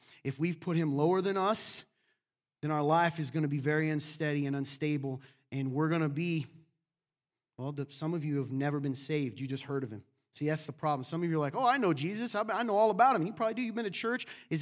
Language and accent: English; the South, United States; You're right. I'm from the South. I can do that. My cousins that are watching are angry. Anyway, we do sound like that.